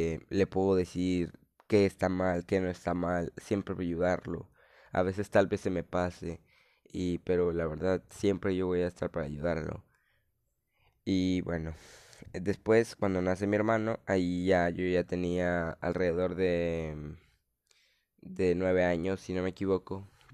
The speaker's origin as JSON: {"language": "Spanish", "town": "Monterrey", "region": "Nuevo León", "country": "Mexico", "tie": "born there", "said": "Nací en Monterrey, Nuevo León, el 21 de diciembre del 2006."}